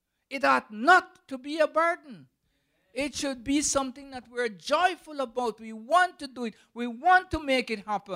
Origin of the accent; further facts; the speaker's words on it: Belize; When I was growing up in Belize, we didn't have TV. And TV didn't come to Belize until after I got married